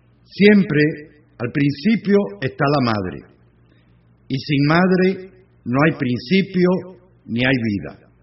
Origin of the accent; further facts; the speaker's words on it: Cuba; desde que empezamos a existir como pueblo, como cubanos, hace ya más de 400 años.